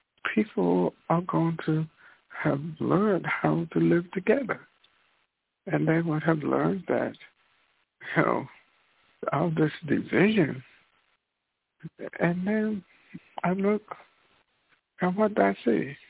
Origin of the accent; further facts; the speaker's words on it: the South, United States; And that leads me to growing up in the South.